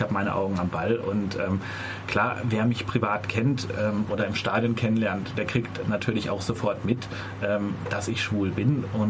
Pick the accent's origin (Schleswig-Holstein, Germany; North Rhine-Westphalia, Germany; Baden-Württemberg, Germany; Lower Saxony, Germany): Baden-Württemberg, Germany; Freiburg; born there; Also ich bin in Freiburg geboren